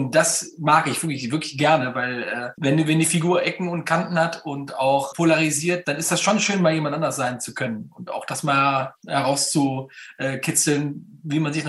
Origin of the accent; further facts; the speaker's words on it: North Rhine-Westphalia, Germany; Das ist halt so bei uns in NRW. Da weiß man, wo man dran ist.